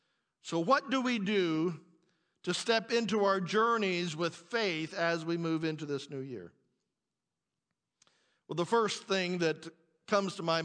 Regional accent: Missouri, United States; Now, I'm a hillbilly from Missouri, and when I grew up, there wasn't a whole lot of oceans really near my hillbilly country.

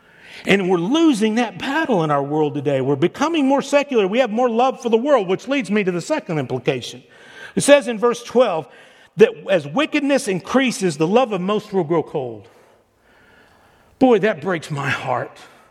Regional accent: Texas, United States; And I'm from Texas, and for a long time I've embraced capital punishment

